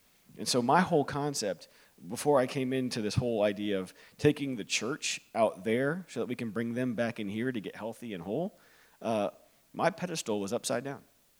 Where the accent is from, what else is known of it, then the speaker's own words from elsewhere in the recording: Florida, United States; I'm from Florida, and my daughter is right there.